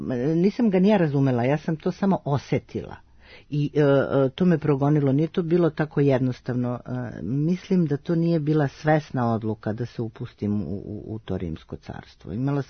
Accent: Požarevac, Southern and Eastern Serbia, Serbia; U mom rodnom gradu Požarevcu muzej baštini najlepše nalaze

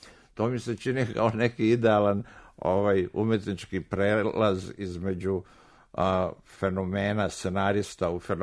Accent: Bosnia & Herzegovina; Znači, 6 dana juna tiče se Bosne, odakle sam ja došao.

